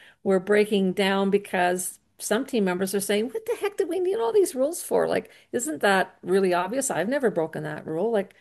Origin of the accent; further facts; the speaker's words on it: Alberta, Canada; I'm living in Ontario right now. I'm actually from Alberta.